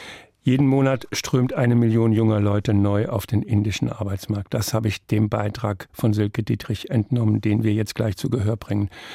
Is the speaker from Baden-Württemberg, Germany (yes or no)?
no; Frankfurt, Hesse, Germany; Das mit Freitag bis Montag, das kann ich nachvollziehen als Frankfurter.